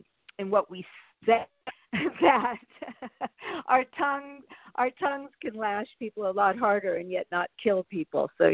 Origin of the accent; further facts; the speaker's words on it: Palm Springs, California, United States; because I grew up in Palm Springs.